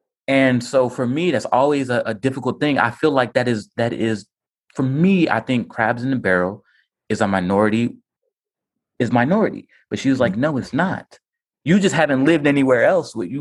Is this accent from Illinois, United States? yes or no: no; Georgia, United States; Because we're from the suburbs. And what's very unordinary about where the suburbs we're from Clayton County, right?